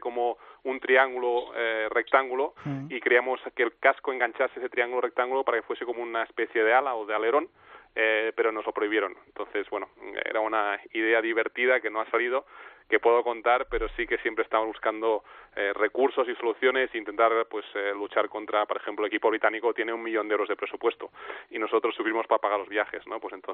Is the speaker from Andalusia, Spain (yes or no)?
no; Catalonia, Spain; como catalán y español que me siento